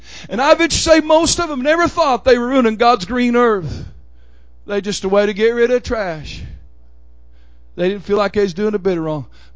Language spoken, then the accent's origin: English; Oklahoma, United States; I mean, at least when I was growing up in Oklahoma, you got off the highway